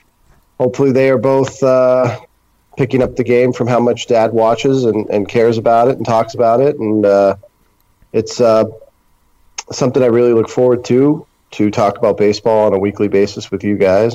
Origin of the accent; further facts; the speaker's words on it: Centerville, Massachusetts, United States; I grew up in Massachusetts in Centerville, lifelong Red Sox fan.